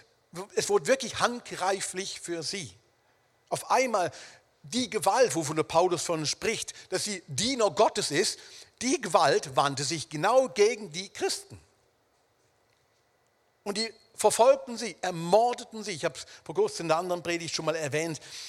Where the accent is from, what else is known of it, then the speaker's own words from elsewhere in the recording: Wuppertal, North Rhine-Westphalia, Germany; Und ein paar von denen trafen sich ganz in der Nähe, wo ich aufgewachsen bin, in Wuppertal, im Ortsteil Barmen. Das ist so ein kleiner Teil von Wuppertal.